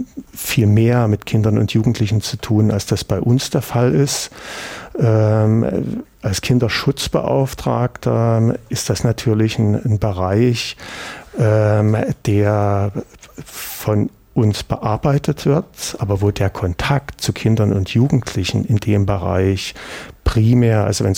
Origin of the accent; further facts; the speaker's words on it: East Germany, Germany; Und also ich bin ja auch hier im Osten groß geworden.